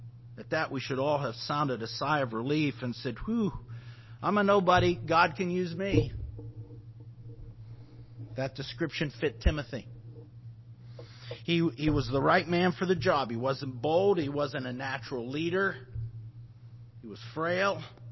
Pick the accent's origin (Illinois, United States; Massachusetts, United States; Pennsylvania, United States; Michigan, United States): Pennsylvania, United States; also born or lived in Ridgway, United States; I was born in 1954 in Pennsylvania, Ridgeway, Pennsylvania, then moved south of Pittsburgh for when I was five.